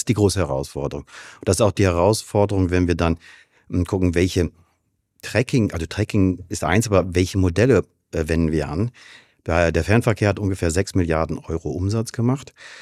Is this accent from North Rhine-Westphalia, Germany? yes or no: yes; Münster, North Rhine-Westphalia, Germany; now in Hamburg, Germany; Ich bin jetzt seit 30 Jahren, glaube ich, in Hamburg. Ja? Und man hört schon ein bisschen, dass ich aus dem Norden komme.